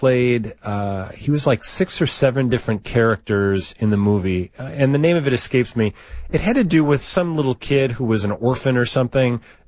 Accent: Appalachia, United States; We're an Appalachian family, and we only use the...

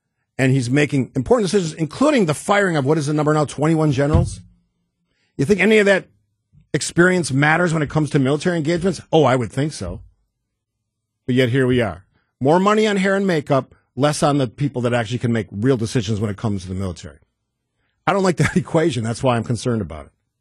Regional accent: England, United Kingdom; born there; I should be because I was born in England.

